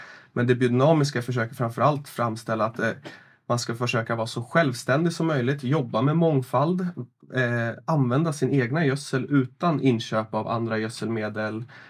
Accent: Järna, Stockholm County, Sweden; jag är uppväxt här i Järna. Mina föräldrar har haft drivit biodynamiskt jordbruk när jag var liten.

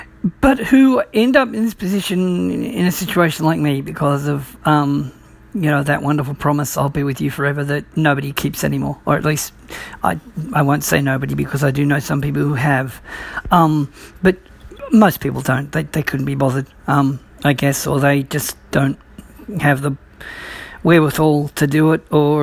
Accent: Australia; as an Australian, we shorten things, like, as in we call football footy

